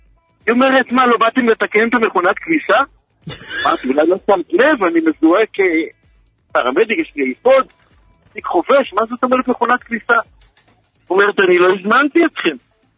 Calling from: Jerusalem, Jerusalem District, Israel

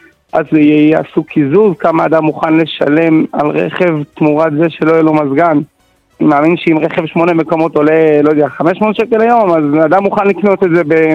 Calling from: Jerusalem, Jerusalem District, Israel; מירושלים.

